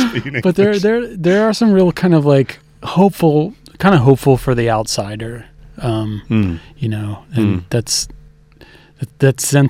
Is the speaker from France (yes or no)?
no; Philadelphia, Pennsylvania, United States; I was lucky to be growing up in Philadelphia where there's great radio programming and there are great record stores.